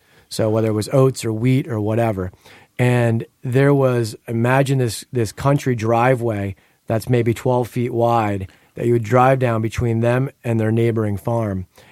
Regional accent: New York, United States; look, I grew up near the Hudson River.

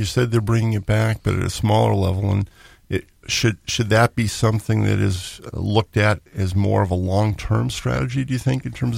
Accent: Boston, Massachusetts, United States; I grew up in Boston. Every time I go back and I travel back on 128

